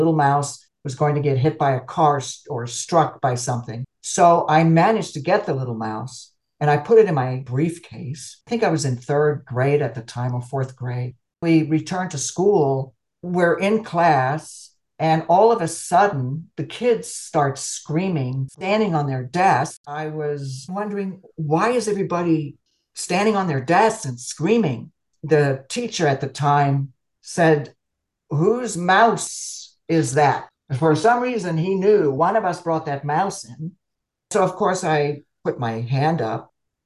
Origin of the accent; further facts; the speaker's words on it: Amsterdam, North Holland, Netherlands; And I grew up in Amsterdam.